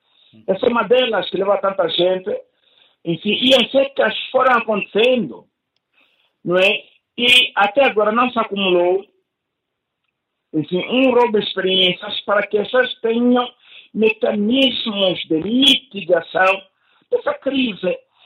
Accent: Capelongo, Huíla, Angola; A área onde eu cresci, que é a área do Complexo Agrário de Capelongo, enfim, o antigo colonato europeu ali, na área de Matala até Capelongo e Freixel

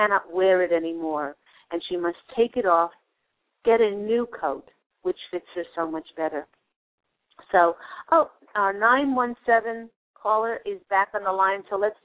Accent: Queens, New York, United States; born there; Actually, I was born in Kew Gardens in Queens.

